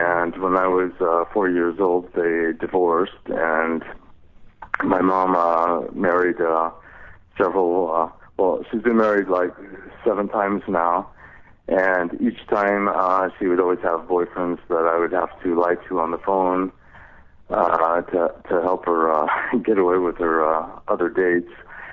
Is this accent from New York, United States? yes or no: no; Long Beach, California, United States; born there; I was born in Los Angeles.